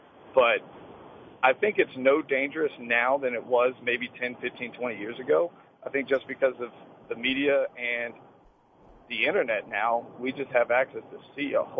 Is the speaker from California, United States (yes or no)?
no; Texas, United States; my wife, we're both from Texas, we grew up in an age where, like, no kidding, you would be able to show up in high school.